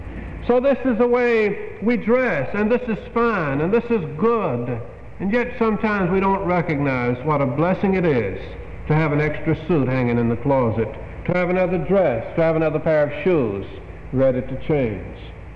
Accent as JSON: {"language": "English", "country": "United States", "said": "but because I'm an American, I recognize how little I have appreciated the citizenship in the United States."}